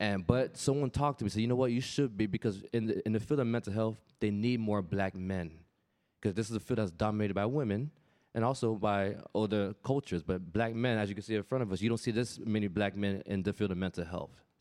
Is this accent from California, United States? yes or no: no; Miami, Florida, United States; Because, you know, I'm a kid from Miami. For those of you know, for inner city black kid, all the way out of the hood is sports.